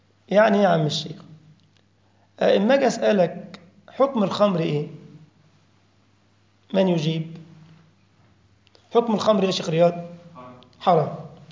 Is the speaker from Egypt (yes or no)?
yes; Egypt; انت عندك اسمه جاتو، واحنا عندنا في مصر جاتو.